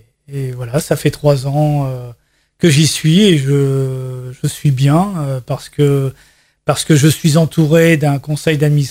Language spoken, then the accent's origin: French; Vernon, Normandy, France; born there; je suis né à Vernon il y a 59 ans. Je suis marié, deux enfants.